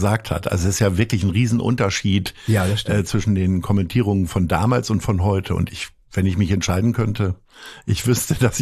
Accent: Hanover, Lower Saxony, Germany; ich komme ja nun auch aus Hannover

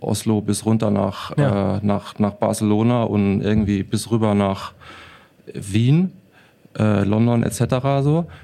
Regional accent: Landau, Rhineland-Palatinate, Germany; Ich komme aus Landau, aus der schönen Pfalz.

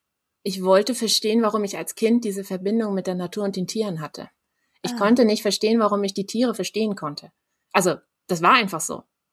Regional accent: Denmark; German is a second language; Ich komme aus Dänemark.

